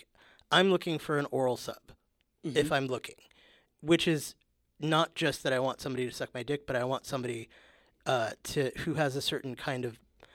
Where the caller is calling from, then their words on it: New York City, New York, United States; Yeah, I'm talking from New York City.